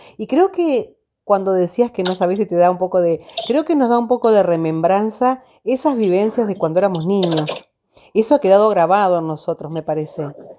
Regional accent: Paysandú, Uruguay; soy de Paysandú, me pasa igual. No hablamos, más allá de que somos uruguayos y del mismo país, pero cada ciudad, cada pueblo, tiene como su modismo, su forma. Su manera de hablar

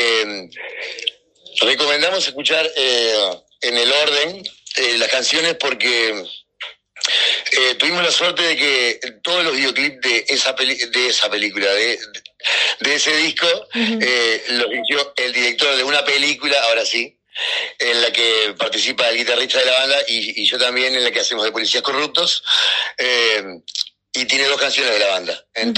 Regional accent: Montevideo, Uruguay; nosotros somos de oriundos de Montevideo, digámosle.

